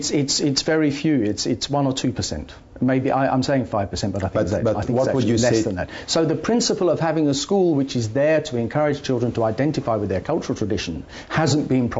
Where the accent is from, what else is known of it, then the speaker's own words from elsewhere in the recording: London, United Kingdom; I'm a Londoner. My grandparents and grandparents are Londoners. And the world we live in now doesn't bear any resemblance to the world that I was born and brought up in the 50s.